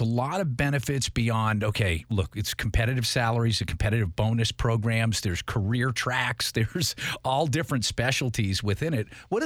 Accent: Boston, Massachusetts, United States; Emmer, I say Emmer because I'm from Boston and we put these weird R's at the end of words that don't have them.

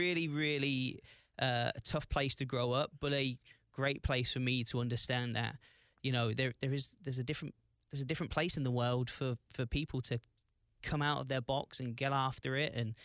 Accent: Wellingborough, East Midlands, United Kingdom; now in United States; So I'm from a place just outside of London, about an hour north of London, in Northamptonshire, which is the county, in a little town called Wellingborough.

